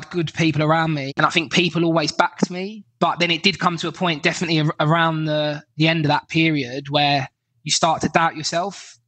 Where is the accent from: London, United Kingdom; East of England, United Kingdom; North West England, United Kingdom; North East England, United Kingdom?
London, United Kingdom; Croydon; now in Miami, United States; I grew up in South London, in Croydon. Very affluent part in Croydon. It's really nice over there.